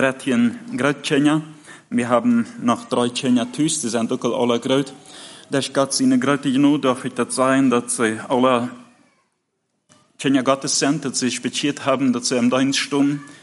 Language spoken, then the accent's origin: German; Russia; German is a second language; moved away as an adult; now in Germany; Ich bin in Russland geboren. Wir sind 19 Jahre, als wir in Deutschland kommen